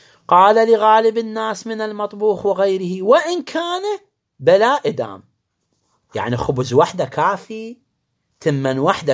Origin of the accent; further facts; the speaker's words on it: Iraq; مثلا احنا ما متعارف عندنا بالعراق، خلي ما نقول كل العراق، في بعض المناطق في العراق ما متعارف اكل الجراد.